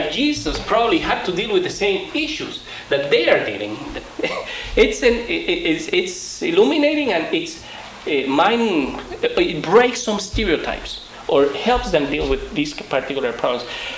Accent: Puerto Rico; I was not born in San Antonio. I was not born in the borderline, but I come from Puerto Rico

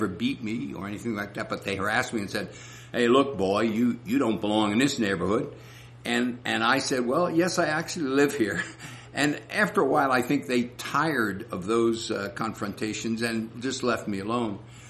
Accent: New Jersey, United States; I remembered growing up in New Jersey that when we would make a bus trip as a family across or underneath the Hudson River through the Lincoln Tunnel

